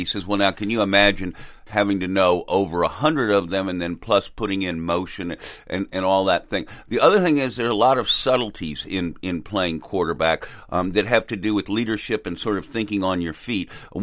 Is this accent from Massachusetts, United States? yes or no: no; Texas, United States; Well, I'm actually from Texas.